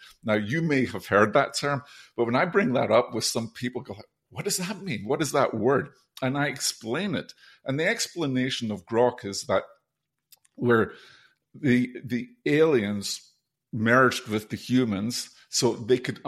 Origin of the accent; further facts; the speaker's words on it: Scotland, United Kingdom; now in United States; I've lived in the US now longer than I lived in my home country of Scotland.